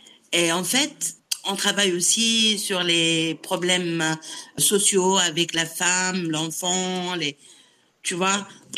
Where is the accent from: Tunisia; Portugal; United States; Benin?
Tunisia; Je suis tunisienne. Et je suis fière de l'être